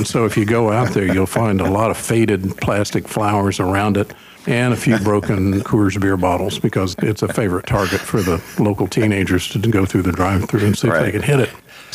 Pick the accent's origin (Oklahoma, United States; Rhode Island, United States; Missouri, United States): Oklahoma, United States; Canute; also born or lived in Elk City; I was born in Elk City, Oklahoma. I grew up in Canute, Oklahoma, but Elk City was the site of our community hospital